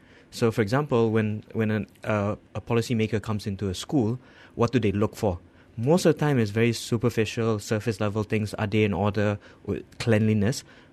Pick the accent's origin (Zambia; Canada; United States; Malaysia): Malaysia; but celebrating more importantly that we're Malaysian.